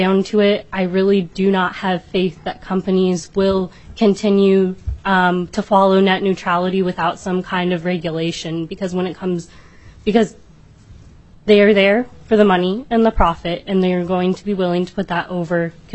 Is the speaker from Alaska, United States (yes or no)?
yes; Palmer, Alaska, United States; I'm from Palmer.